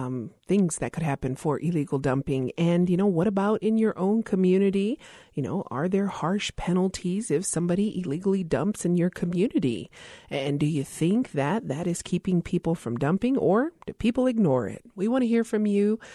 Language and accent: English; Mislata Pueblo, New Mexico, United States; from Mislata Pueblo